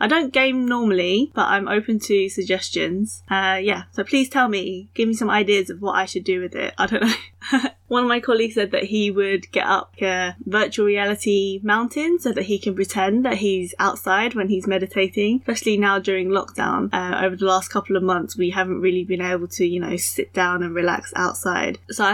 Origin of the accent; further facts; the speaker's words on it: United Kingdom; born there; I'm British born Chinese and I'm based in London.